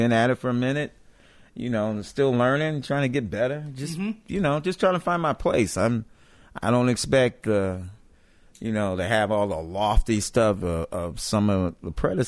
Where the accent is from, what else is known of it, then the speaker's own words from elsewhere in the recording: Watts, California, United States; Well, I grew up in Watts, man.